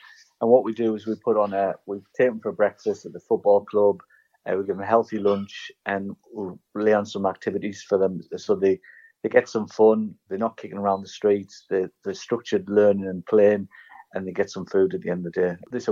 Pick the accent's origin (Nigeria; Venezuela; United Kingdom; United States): United Kingdom; Shildon, North East England; I don't live in Shildon, but I was brought up in Shildon and born and bred in Shildon.